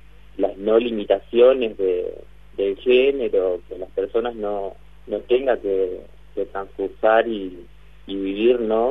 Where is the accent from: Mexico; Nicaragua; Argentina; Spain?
Argentina; Concepción del Uruguay, Entre Ríos; soy el primero de Concepción del Uruguay. Soy el segundo de Entre Ríos.